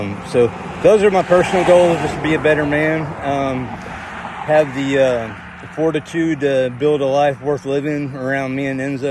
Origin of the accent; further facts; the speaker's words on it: Oklahoma City, Oklahoma, United States; I'm from Oklahoma City